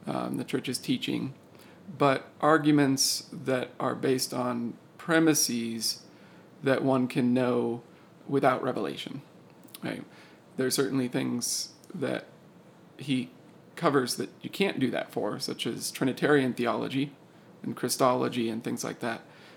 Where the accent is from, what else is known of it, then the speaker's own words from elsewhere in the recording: California, United States; I grew up in Southern California.